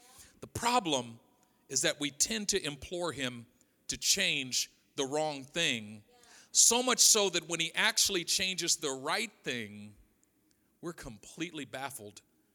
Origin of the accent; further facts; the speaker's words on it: Oakland, California, United States; Now, I grew up in East Oakland. You lock doors, all doors, everything.